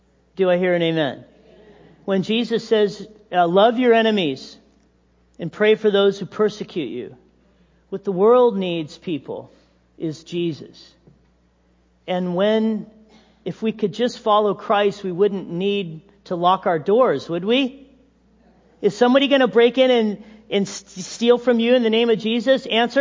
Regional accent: Big Bear, California, United States; growing up in Big Bear back in the 70s

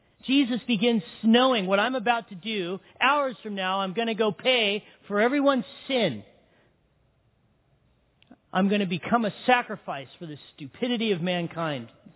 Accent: Big Bear, California, United States; I'm a Big Bearian. I was born and raised in Big Bear.

